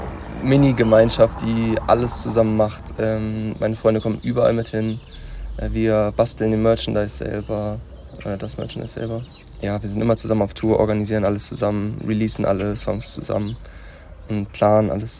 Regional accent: Achim, Lower Saxony, Germany; ich komme aus Achim, einer Kleinstadt bei Bremen.

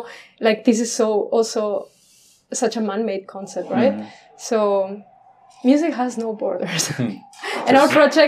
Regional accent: Spain; English is a second language; I am from Spain.

